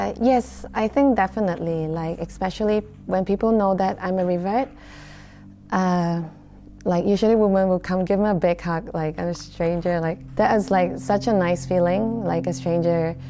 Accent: Hong Kong; I'm from Hong Kong.

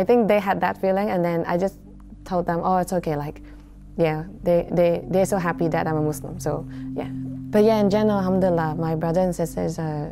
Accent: Hong Kong; I'm from Hong Kong.

